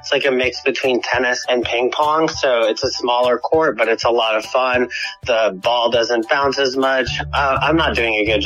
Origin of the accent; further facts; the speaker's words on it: Atlanta, Georgia, United States; I'm from Atlanta, Georgia.